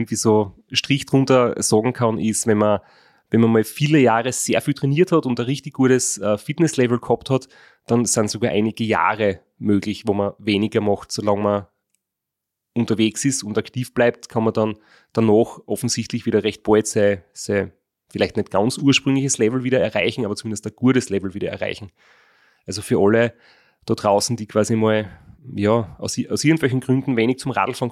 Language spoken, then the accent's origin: German; Graz, Styria, Austria; ich meine, wir sind alle aus Graz